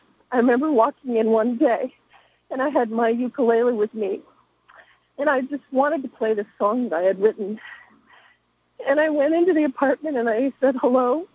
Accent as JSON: {"language": "English", "region": "New York", "country": "United States", "said": "Though I'm from New York."}